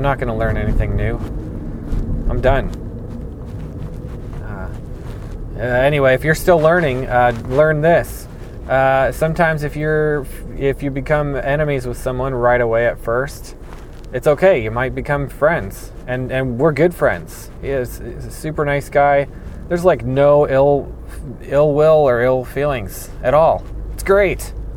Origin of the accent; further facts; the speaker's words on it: Greenville, Illinois, United States; But I went to Greenville, and that's what I'll talk about next. Greenville is my hometown. That's the one I went to high school in.